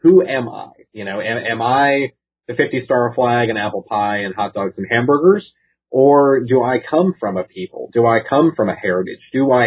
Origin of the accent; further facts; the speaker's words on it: Maryland, United States; Now, growing up in Maryland, I was only a couple hours drive from pretty much all of the War Between the States sites.